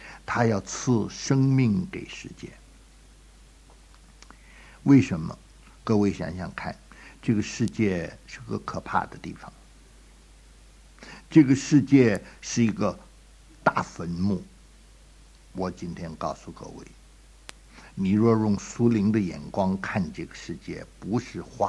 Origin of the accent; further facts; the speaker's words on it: China; 我们知道不孝有三，无后为大，我们中国人有这一套